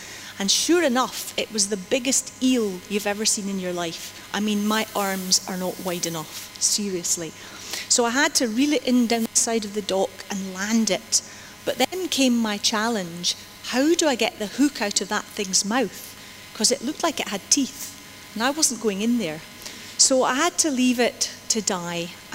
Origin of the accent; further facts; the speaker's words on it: St Andrews, Scotland, United Kingdom; When I was a little girl growing up in St. Andrews, we used to go fishing off the end of the harbour.